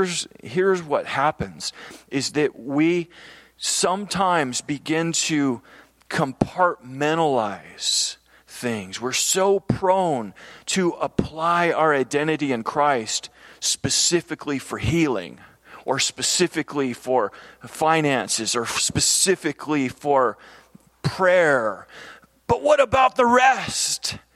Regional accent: United States; Sorry, I'm from America, so, you know, we're okay with that.

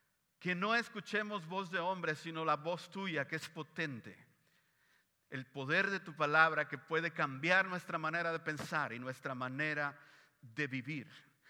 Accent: Mexico; pues yo soy mexicano, señora, soy de México.

